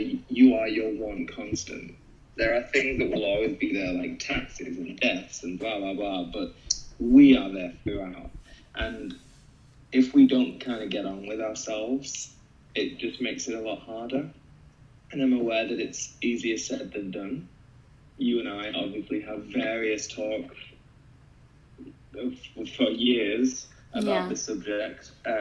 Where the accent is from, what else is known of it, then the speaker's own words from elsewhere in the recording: United Kingdom; Well, hey, I'm a permanent resident here, but I'm obviously British, but that doesn't matter.